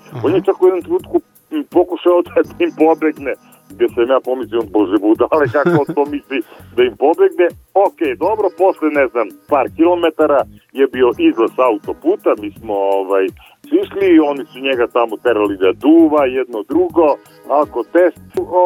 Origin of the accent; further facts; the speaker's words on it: Niš, Southern and Eastern Serbia, Serbia; ja sam neko iz Niša